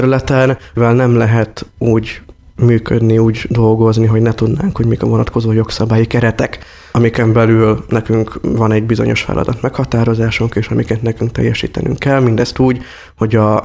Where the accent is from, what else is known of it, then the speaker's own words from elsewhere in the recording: Kiskunhalas, Bács-Kiskun, Hungary; Nagyon sok szállal kötődöm Halashoz, hiszen itt születtem, itt voltam óvodás, általános iskolás, gimis, és még a mai napig is rendszeresen hazajárok ide.